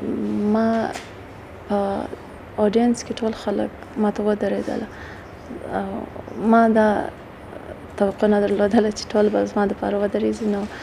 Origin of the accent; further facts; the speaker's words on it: Badghis, Afghanistan; also born or lived in Pakistan; او زه د بادغیس ولایت څخه یم، او ژوند مې په پاکستان کې تیر کړ دی.